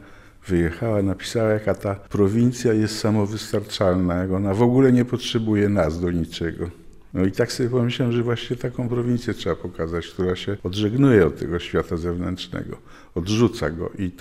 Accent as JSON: {"language": "Polish", "town": "Królowy Most", "region": "Podlaskie Voivodeship", "country": "Poland", "tie": "born or raised there", "said": "Jej ojciec urodził się w mojej wiosce, która się nazywa Królowy Most."}